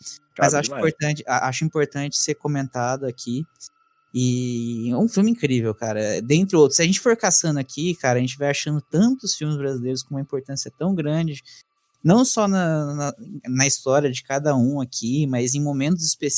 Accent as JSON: {"language": "Portuguese", "country": "Brazil", "said": "E o quão ele é importante nas nossas vidas como brasileiros, e como a gente deveria ter orgulho desses diretores e atores que estão aí fazendo o cinema nacional há tanto tempo."}